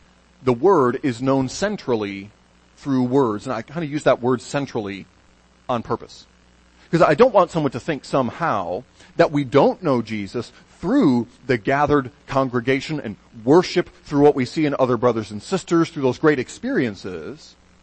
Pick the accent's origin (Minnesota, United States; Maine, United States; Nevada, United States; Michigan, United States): Michigan, United States; a young man with whom I grew up in Michigan moved with his family, wife and children, to Louisville as well